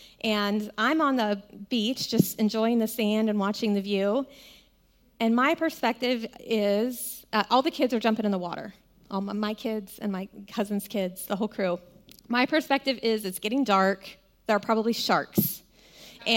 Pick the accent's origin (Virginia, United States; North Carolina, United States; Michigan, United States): North Carolina, United States; I actually grew up in North Carolina. I'm not from California.